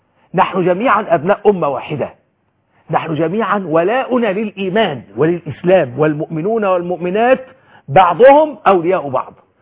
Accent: Egypt

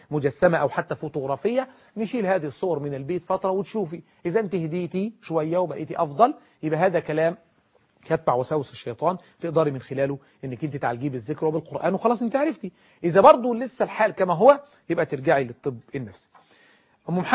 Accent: Egypt; لان الشبكه معهود عندنا في مصر ان الشبكه ذهب

